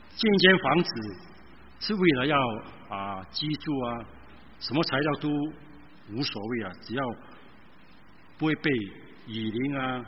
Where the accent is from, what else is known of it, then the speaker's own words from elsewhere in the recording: Singapore; 可见我们新加坡人真的身在福中不知福